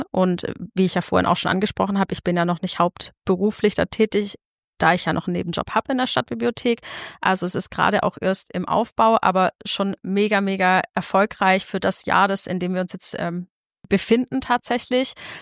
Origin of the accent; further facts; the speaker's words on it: Heimsheim, Baden-Württemberg, Germany; Ich bin im Enzkreis aufgewachsen, in Heimsheim